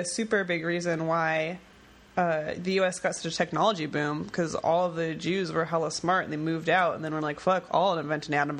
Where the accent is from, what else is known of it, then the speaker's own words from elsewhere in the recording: California, United States; I was raised in the Bay Area, California, which is, like, the most liberal place you could ever possibly be raised in.